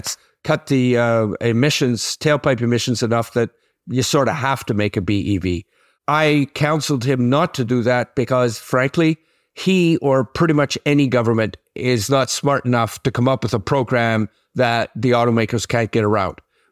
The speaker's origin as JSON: {"language": "English", "region": "Quebec", "country": "Canada", "tie": "born or raised there", "said": "Or my hometown of Sitsin, Quebec, okay?"}